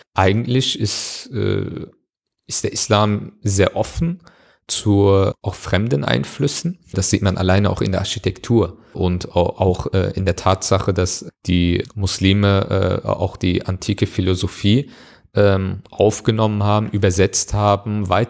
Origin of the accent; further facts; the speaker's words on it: Germany; Eltern stammen natürlich aus der Türkei und ich habe natürlich auch sehr viel von der türkischen Kultur vermittelt bekommen. Aber Deutschland ist meine Heimat und die deutsche Kultur ist für mich keine fremde Kultur, sondern das ist meine Kultur. Und das ist ganz klar auch vereinbar mit meinem muslimischen Glauben